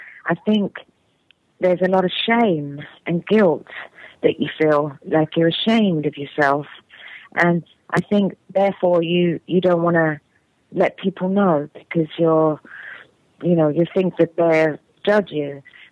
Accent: England, United Kingdom; And because I'm from England, I do drink hot tea, and a habit Steve picked up by hanging out with me.

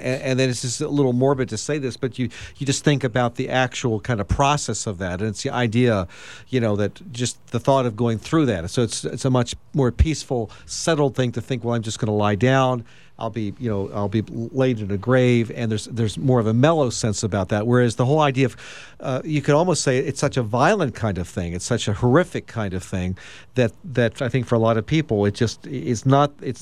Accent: Hagerstown, Maryland, United States; when I grew up in Hagerstown, it was a kind of a more liberal congregation.

